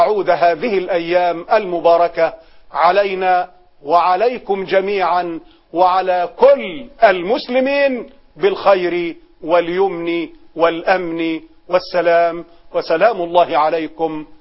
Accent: Egypt; أبناء المسلمين في بلدنا مصر

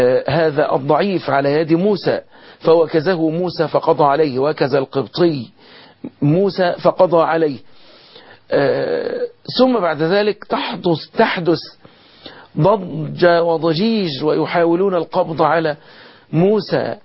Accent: Egypt; بلدنا مصر

